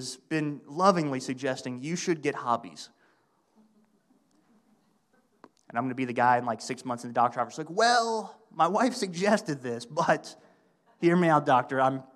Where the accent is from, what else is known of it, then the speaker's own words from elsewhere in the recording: Florida, United States; now in Georgia, United States; I grew up in Northeast Florida. We went fishing. We didn't hunt.